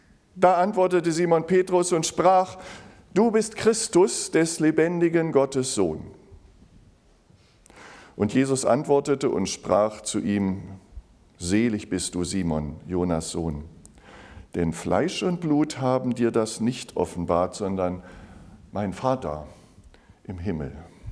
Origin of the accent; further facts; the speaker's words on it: Halberstadt, Saxony-Anhalt, Germany; Ich bin lutherisch geprägt, bin im Dom zur Halberstadt aufgewachsen.